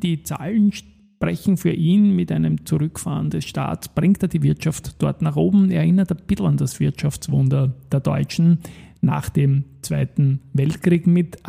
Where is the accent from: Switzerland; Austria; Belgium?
Austria; Natürlich, ich bin Österreicher